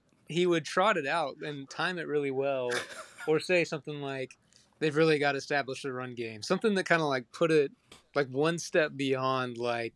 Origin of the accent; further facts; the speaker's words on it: Tuscaloosa, Alabama, United States; we're all from Tuscaloosa